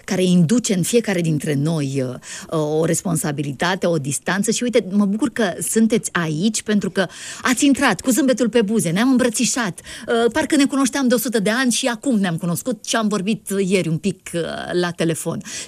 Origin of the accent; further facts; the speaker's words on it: Ploiești, Prahova, Romania; că eu sunt ploieșteancă